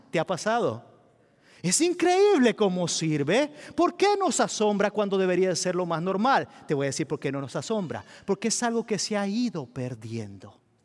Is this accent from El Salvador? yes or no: yes; El Salvador; Nosotros ahorita en mi país, El Salvador, tenemos un presidente nuevo